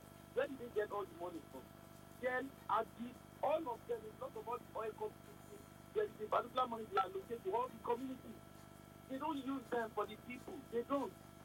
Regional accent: Niger Delta, Nigeria; I think I'm from the Niger Delta

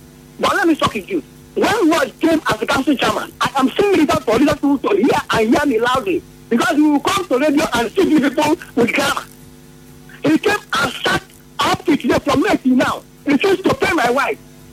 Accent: Akpabo, Nigeria; I am APC. I am from Akpabo. My wife, who is a staff of my local government, is from Akpabo.

